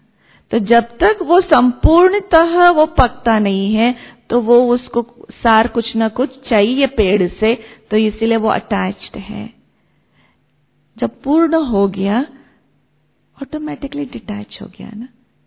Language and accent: Hindi; Bangalore, Karnataka, India; Hindi is a second language; मैं बैंगलोर से हूं, साउथ से हूं, भोजन अलग है, अलग प्रकार का भोजन, अलग प्रकार के वेदर, सब कुछ अलग